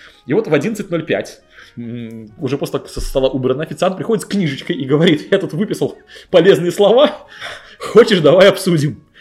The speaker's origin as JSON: {"language": "Russian", "town": "Chelyabinsk", "region": "Chelyabinsk Oblast", "country": "Russia", "said": "я из Челябинска приехал в Питер записывать подкаст"}